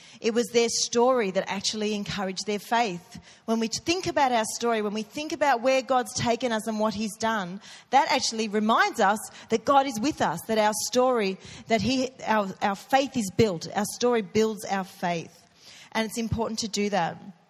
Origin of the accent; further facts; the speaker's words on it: Sydney, New South Wales, Australia; I grew up in Sydney, which I mentioned to you, and I went to a school on the North Shore, but I lived out more in the west, in the rural area.